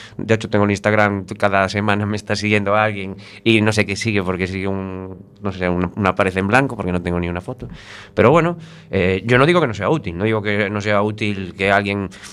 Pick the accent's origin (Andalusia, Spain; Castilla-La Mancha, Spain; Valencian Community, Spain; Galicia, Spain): Galicia, Spain; also born or lived in Switzerland; yo nací en Suiza y tengo familia. Los gallegos sabes que emigramos mucho